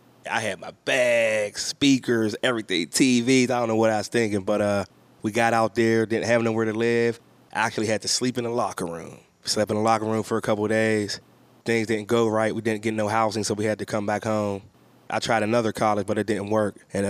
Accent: Pittsburgh, Pennsylvania, United States; I grew up in Homewood, 7035 and a half Kelly Street. I have four brothers. We live with my mom. We live in an apartment building.

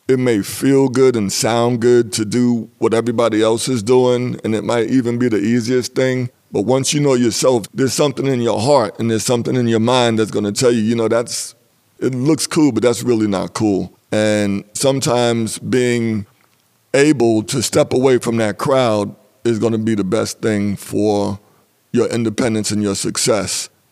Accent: New York City, New York, United States; born there; I was born in New York City. That was in 1952.

